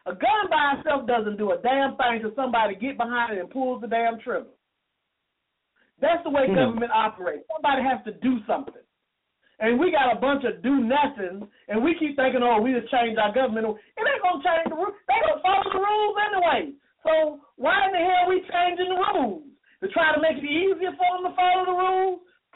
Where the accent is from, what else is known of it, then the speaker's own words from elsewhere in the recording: Georgia, United States; I grew up in DeKalb County, and all I can ever remember is the CEO system because Manuel Maloof instituted it.